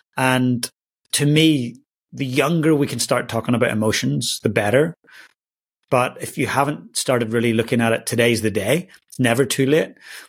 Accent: Northern Ireland, United Kingdom; growing up in Northern Ireland, I was a young, very passionate boy.

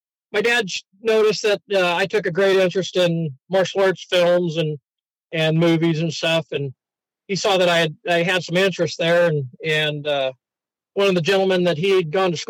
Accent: Nampa, Idaho, United States; Where I grew up, till I was about 13 years old, grew up on the north side of Nampa, which anybody that knows Nampa knows that's kind of the rougher part of town.

